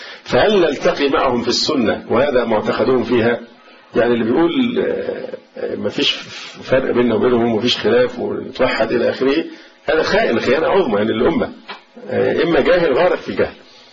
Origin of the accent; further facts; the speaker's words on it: Egypt; عندنا في مصر صالح الورداني